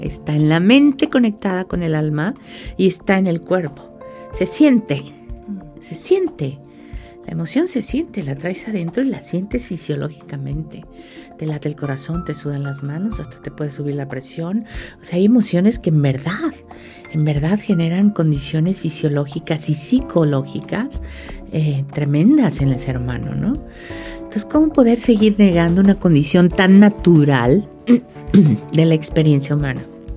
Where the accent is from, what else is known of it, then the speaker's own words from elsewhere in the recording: Mexico; este tiempo que llevamos aquí viviendo como mexicanas, ¿no?